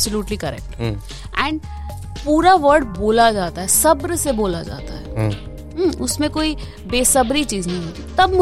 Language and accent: Hindi; Delhi, India; It's not my mother tongue but it's my ancestors mother tongue. तो पंजाबी लोग घर में बोलते थे, तो पहले क्या होता था आप हिंदी सीखते हो दिल्ली में, if you are being raised in Delhi